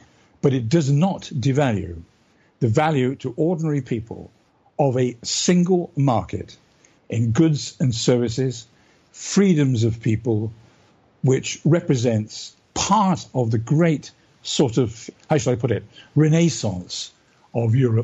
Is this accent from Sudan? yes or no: no; United Kingdom; now in Italy; I'm a British resident of Italy.